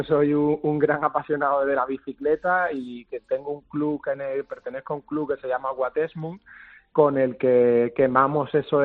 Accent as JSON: {"language": "Spanish", "town": "Málaga", "region": "Andalusia", "country": "Spain", "said": "yo soy malagueño y me considero un buen sibarita"}